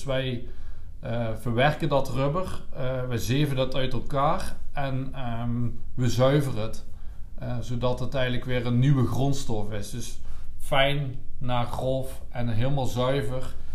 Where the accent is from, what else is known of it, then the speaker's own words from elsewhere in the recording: Liessel, North Brabant, Netherlands; born there; Geboren op het Hoogveld. En ja, ik woon nog steeds in Liesel.